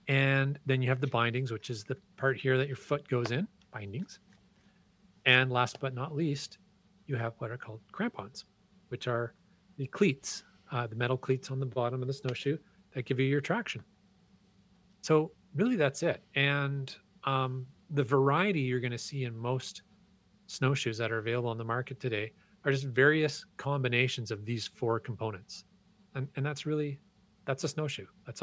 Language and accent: English; Canada; Well, I'm Canadian.